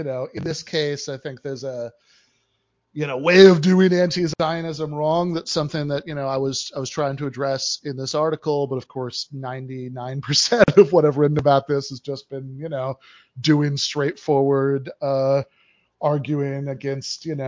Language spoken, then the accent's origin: English; Michigan, United States; But anybody who's watching in my home state in Michigan